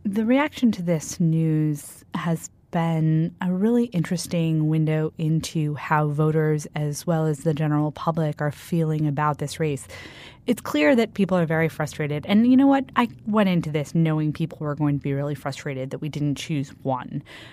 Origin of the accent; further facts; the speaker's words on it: Midwest, United States; I was raised by Republicans, and I come from the Midwest, where in general some of the messages have not necessarily been resonating.